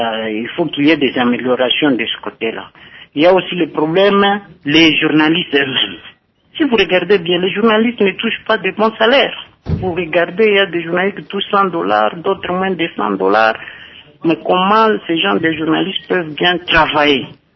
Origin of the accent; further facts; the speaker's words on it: Katanga, DR Congo; Par exemple, ici chez nous, au Katanga, presque toutes les chaînes sont des chaînes appartenant aux hommes politiques.